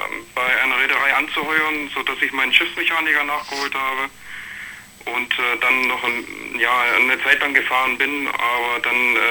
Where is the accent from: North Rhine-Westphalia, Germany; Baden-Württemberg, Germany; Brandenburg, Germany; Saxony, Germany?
Saxony, Germany; now in Wustrow, Germany; Vielleicht hört man das bei mir ein bisschen heraus. Ich bin ja eigentlich aus Sachsen.